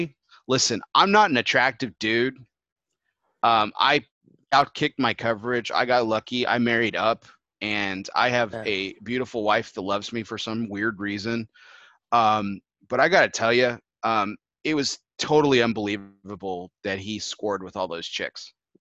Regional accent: Texas, United States; I'm Texan, and I'm not Jewis

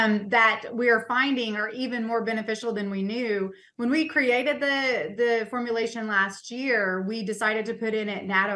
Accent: Oklahoma, United States; now in Missouri, United States; And I am only in Missouri now. I grew up in Oklahoma, but now I'm all Missouri.

